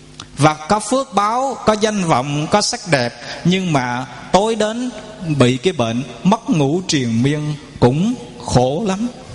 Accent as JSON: {"language": "Vietnamese", "town": "Quy Nhon", "region": "Bình Định", "country": "Vietnam", "tie": "born or raised there", "said": "ở tại quê hương chúng tôi, thành phố Quy Nhơn, tỉnh Bình Định"}